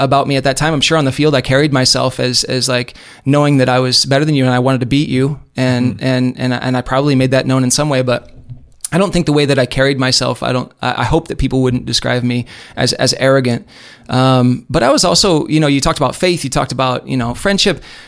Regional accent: Bloomington, United States; And we grew up here playing in Travel Soccer League in Bloomington, and it was great.

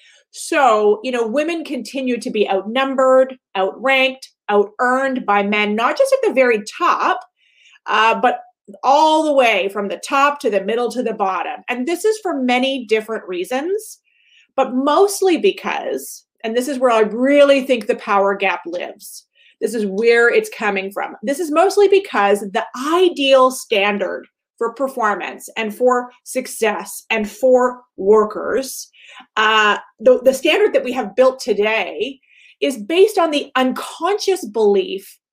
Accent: Canada; so I'm Canadian. For those of you who might be meeting me for the first time, I live in Canada.

